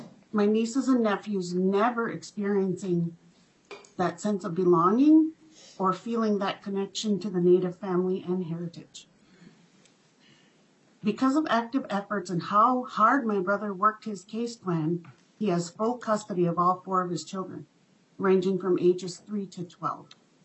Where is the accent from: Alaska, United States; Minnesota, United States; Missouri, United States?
Minnesota, United States; Nett Lake; I'm from Net Lake. I'm an enrolled member of the Boys Fort Band of Chippewa.